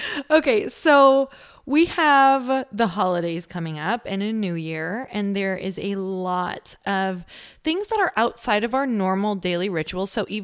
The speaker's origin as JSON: {"language": "English", "region": "Midwest", "country": "United States", "lives_now": "California, United States", "said": "You know, I'm from the Midwest, so I live in California now"}